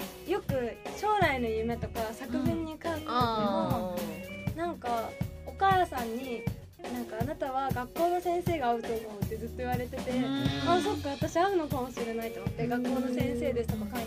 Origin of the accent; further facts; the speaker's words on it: Ibaraki, Japan; 私なまってる方です。なんか本当に福島寄りのところ、